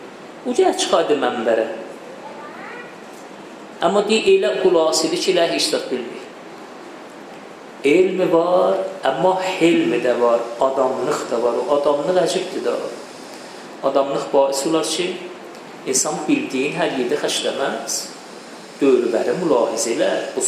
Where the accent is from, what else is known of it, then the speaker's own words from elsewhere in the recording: Tabriz, East Azerbaijan, Iran; dedi, sən haralısan, dedim Təbrizliyəm.